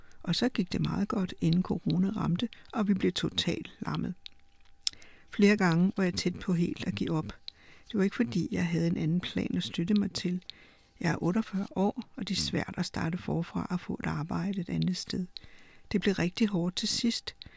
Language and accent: Danish; Pakistan; moved away as an adult; now in Denmark; Da jeg kom til Danmark fra Pakistan i 2000, vidste jeg, at jeg blev nødt til at arbejde med det samme